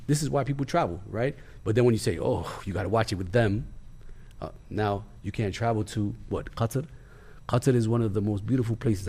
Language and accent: English; Puerto Rico; You came from Europe. I came from Puerto Rico.